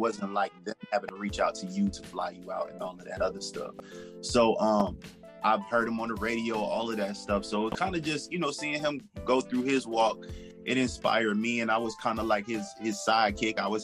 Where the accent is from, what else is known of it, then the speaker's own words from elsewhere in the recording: Atlanta, Georgia, United States; also born or lived in Queens, New York; So I'm originally from Queens, New York. I lived there for like the beginning portion of my life, I guess you would say. But I was really raised in Atlanta, Georgia.